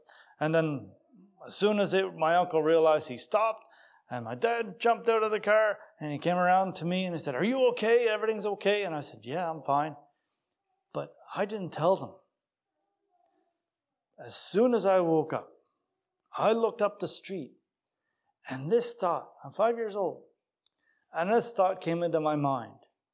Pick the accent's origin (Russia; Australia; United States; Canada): Canada; Tatamagouche, Nova Scotia; I was brought up in Tatamagush, Nova Scotia, so just a small little community.